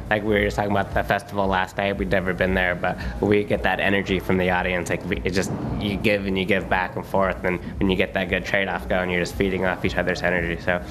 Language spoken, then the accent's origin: English; Pacific Northwest, United States; That, we're all from the Pacific Northwest, so we feel right at home here, the weather and everything.